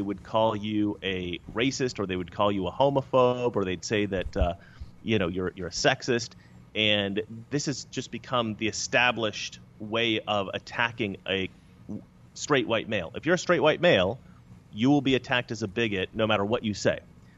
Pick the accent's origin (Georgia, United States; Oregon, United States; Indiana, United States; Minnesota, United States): Oregon, United States; Growing up in Oregon was very good for me.